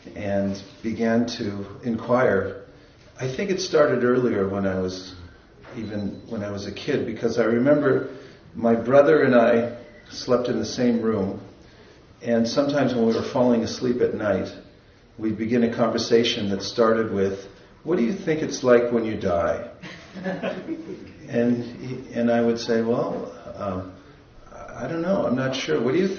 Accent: Lafayette, California, United States; So I'm from California. I grew up in a suburb of San Francisco, in Lafayette. It's near Walnut Creek.

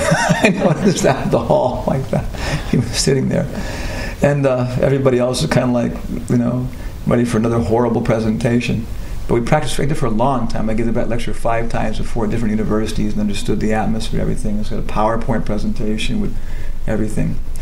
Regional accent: Peru; And so, I came from Peru.

